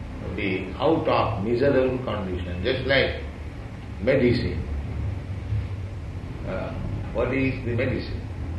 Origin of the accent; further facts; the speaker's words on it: India; Many countries, especially we are Indian, we have seen in India